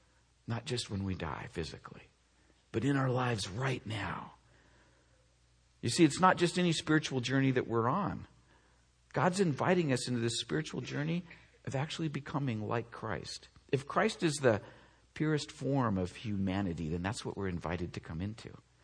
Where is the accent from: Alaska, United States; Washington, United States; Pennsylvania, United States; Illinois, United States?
Washington, United States; Seattle; also born or lived in Oregon; I grew up in Oregon, Washington, Seattle, so I'm kind of broken that way.